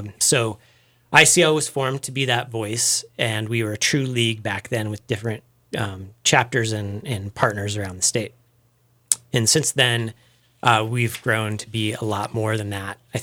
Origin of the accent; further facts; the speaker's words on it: Idaho, United States; Well, I grew up in North Idaho, and I spent a lot of time in the backcountry